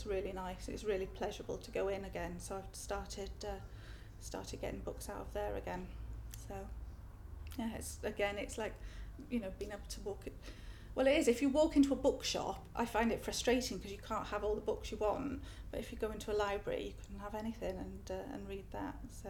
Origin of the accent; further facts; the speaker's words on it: Yorkshire and the Humber, United Kingdom; Where I was brought up in Yorkshire, there's a model village that was built for the workers in a factory